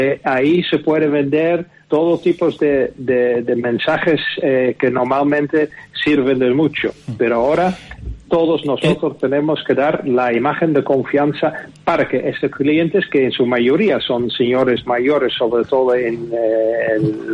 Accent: Canary Islands, Spain; somos nosotros los canarios.

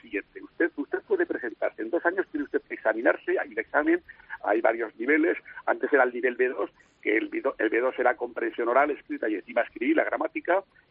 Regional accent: Teruel, Aragon, Spain; Yo soy maño, soy de Teruel, he estado en Menorca trabajando

